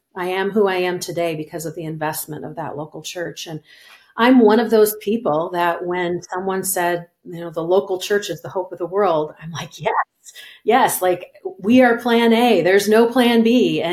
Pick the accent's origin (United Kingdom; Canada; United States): United States; Minnesota; I am a Minnesota girl. I was born and raised in Minnesota, where it is very cold this time of year.